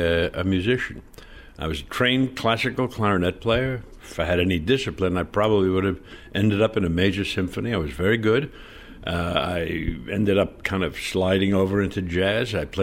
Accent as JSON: {"language": "English", "region": "New York", "country": "United States", "said": "I came from New York. I never went to the theater."}